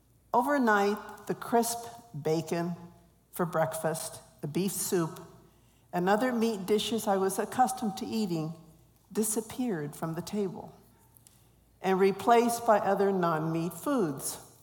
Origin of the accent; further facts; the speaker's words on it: Maywood, California, United States; born there; I was born on June 23, 1947. In the town of Maywood, California, a small hamlet outside Los Angeles, to a father that hailed from Puerto Rico and a mother from El Paso, Texas.